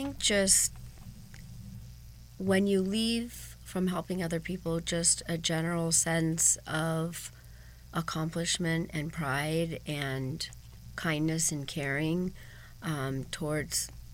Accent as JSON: {"language": "English", "region": "Colorado", "country": "United States", "tie": "born there", "said": "Well, I was born in Colorado, and I've lived in California, though, for many years"}